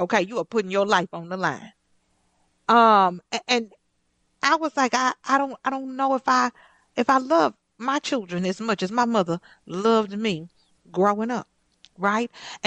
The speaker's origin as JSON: {"language": "English", "town": "Houston", "region": "Texas", "country": "United States", "tie": "born or raised there", "said": "I just remember as a child growing up in Houston, Texas, in Fifth Ward, in the Kelly Court Projects, to be specific. We were in subsidized housing."}